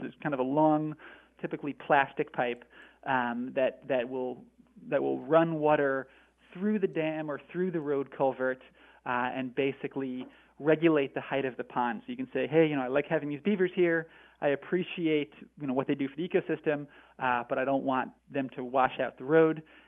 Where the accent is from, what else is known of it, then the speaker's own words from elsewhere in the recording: Northeast, United States; I mean, I grew up in the Northeast, and now I live in the Northwest.